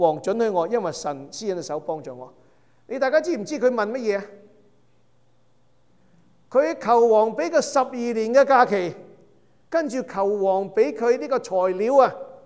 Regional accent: Guangdong, China; 我哋廣東人有一句俗語叫借聽割禍啊

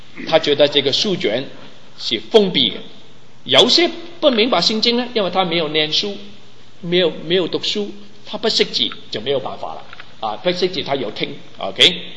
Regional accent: China; 我是中国人，我父母那时还没信主，我信了主三个星期，我就带他信主。我家庭是拜偶像的家庭

